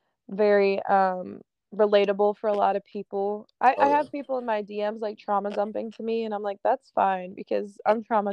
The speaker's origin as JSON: {"language": "English", "town": "Philadelphia", "region": "Pennsylvania", "country": "United States", "said": "Mine's kind of generic, but it's … okay. It's because I'm from Philly."}